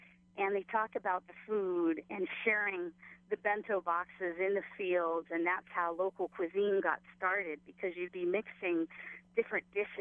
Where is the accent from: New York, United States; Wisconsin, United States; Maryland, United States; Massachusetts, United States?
Massachusetts, United States; Boston; now in Koloa, United States; Actually, I did not, but I grew up in Boston.